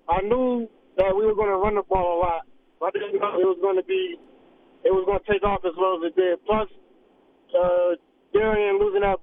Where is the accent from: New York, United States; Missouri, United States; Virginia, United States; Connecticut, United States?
Connecticut, United States; but growing up in Connecticut, it wasn't too many options for that, so I stuck to football.